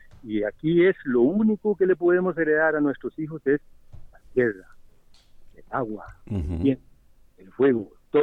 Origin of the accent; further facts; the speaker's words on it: Sarchí, Alajuela, Costa Rica; Yo realmente soy oriundo de Sarchí, de Valverde Vega, y nací en una finca con 90 y resto de familias.